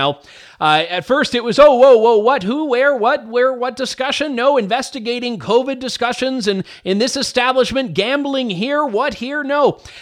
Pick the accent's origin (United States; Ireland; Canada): Canada; I am a Canadian